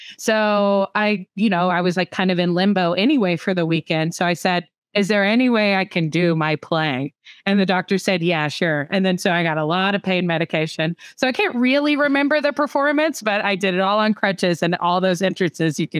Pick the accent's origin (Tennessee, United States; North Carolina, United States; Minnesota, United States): North Carolina, United States; Tryon; I grew up in a tiny little town, less than 1500 people, called Tryon, North Carolina.